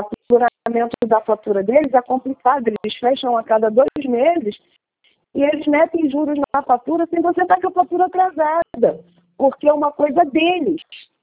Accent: São João de Meriti, Rio de Janeiro, Brazil; Eu sou de São João de Meriti.

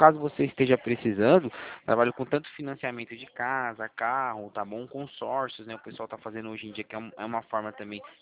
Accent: Atibaia, São Paulo, Brazil; Eu sou de Atibaia também.

